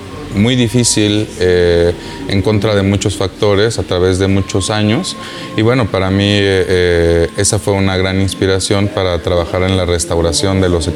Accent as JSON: {"language": "Spanish", "region": "Mexico City", "country": "Mexico", "tie": "born there", "also_born_or_lived": "Texcoco", "lives_now": "Huamantla, Mexico", "said": "Yo nací en la Ciudad de México, he vivido parte de mi vida en Texcoco y bueno, ahora actualmente en Tlaxcala, en Huamantla."}